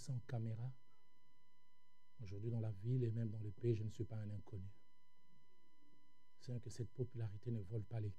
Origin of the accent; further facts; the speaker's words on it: Lausanne, Vaud, Switzerland; Comme un tout petit garçon aimant Dieu. J'allais souvent à l'église là-bas en à pied. J'ai quitté chez nous à Lausanne.